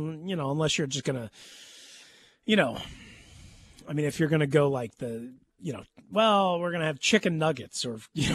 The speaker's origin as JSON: {"language": "English", "region": "New York", "country": "United States", "tie": "born or raised there", "said": "I mean, literally, I grew up on South Shore of Long Island."}